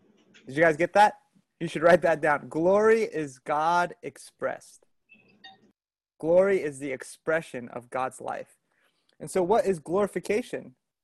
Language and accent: English; Boston, Massachusetts, United States; moved away as an adult; You know, I'm originally from Boston, but some of you know right now I'm in sunny California.